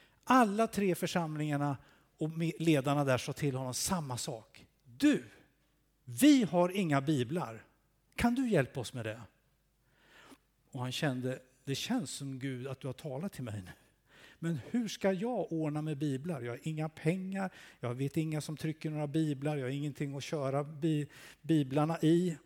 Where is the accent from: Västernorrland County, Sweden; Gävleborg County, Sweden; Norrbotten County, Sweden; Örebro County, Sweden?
Örebro County, Sweden; Örebro; also born or lived in Borensberg; Men när jag var 6 år så flyttade vi härifrån. Och sen dess är jag en gnällig närking. Örebroare.